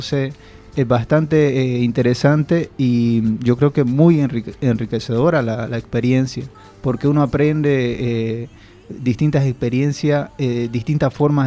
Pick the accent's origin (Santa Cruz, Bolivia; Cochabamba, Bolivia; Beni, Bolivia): Santa Cruz, Bolivia; Palmazola del Carmen; de pueblos allá cercanos a Lamboró, la comunidad de Palmazola del Carmen, una comunidad que a veces yo digo que ni en el mapa está